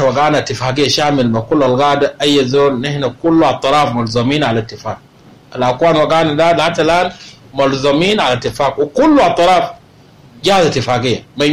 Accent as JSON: {"language": "Arabic", "country": "South Sudan", "said": "في النهاية أراضي جنوبية. وبيناك من الجنوب نحن من الجنوب"}